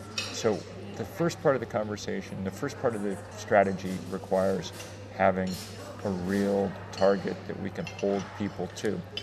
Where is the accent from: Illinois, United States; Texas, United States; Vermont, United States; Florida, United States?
Vermont, United States; in 2006, I organized a march across Vermont, my home state, with 1,000 people